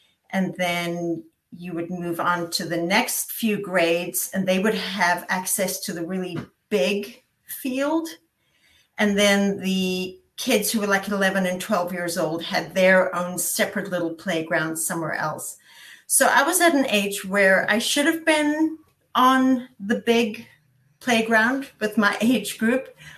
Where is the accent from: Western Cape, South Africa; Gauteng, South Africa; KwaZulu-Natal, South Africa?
Gauteng, South Africa; Benoni; So I grew up in South Africa in a town called Benoni, which just to sort of put it on a map, it's east of Johannesburg.